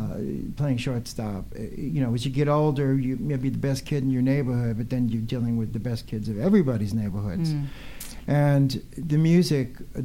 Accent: Brooklyn, New York, United States; But, you know, growing up in Brooklyn, I had athletic talents. I loved baseball.

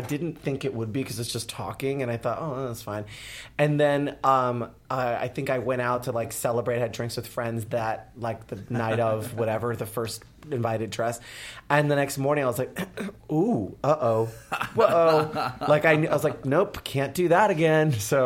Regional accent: New York, United States; accent: New York; Well, because I grew up in New York, and so I always had, this is pretty funny, because I'm Puerto Rican Italian

